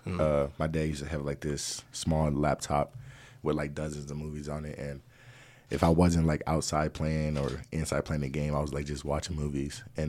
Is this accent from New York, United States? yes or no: no; Atlanta, Georgia, United States; moved away as an adult; now in Colorado, United States; I'm really from Atlanta, Georgia.